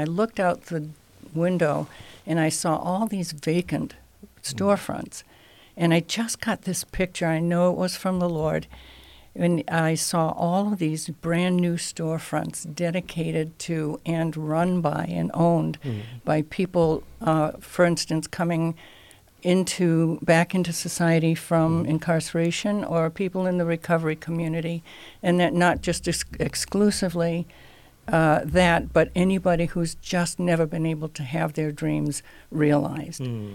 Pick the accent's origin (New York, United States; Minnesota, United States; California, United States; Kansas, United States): New York, United States; Le Roy; also born or lived in Fitchburg, Massachusetts; I was born in Fitchburg, Massachusetts. Oh, okay. And then at 15, moved to Leroy, New York, which is the home of Jell-O.